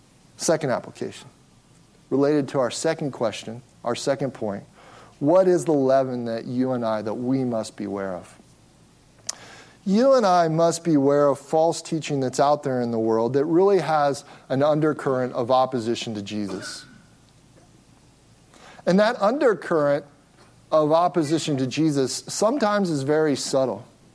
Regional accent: Ohio, United States; And we had these, you know, we had basements in the Midwest where I grew up in Ohio.

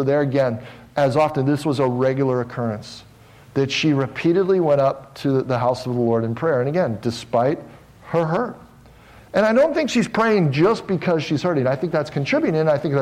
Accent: Cincinnati, Ohio, United States; I lived in the Midwest in Ohio. I grew up in Cincinnati, Ohio.

